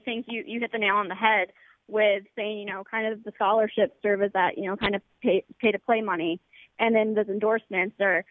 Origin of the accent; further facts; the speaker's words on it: Pensacola, Florida, United States; I have born and raised in Florida, born and raised in Pensacola.